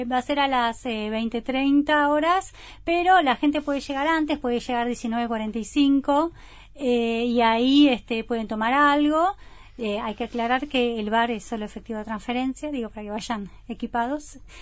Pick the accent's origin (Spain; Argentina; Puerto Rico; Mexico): Argentina; Buenos Aires; yo me crié en Buenos Aires y aprendí a bailar en Buenos Aires